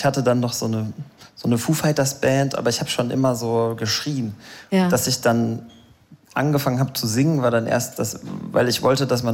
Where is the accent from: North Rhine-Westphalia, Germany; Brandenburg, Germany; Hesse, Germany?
Hesse, Germany; now in Berlin, Germany; Südhessen.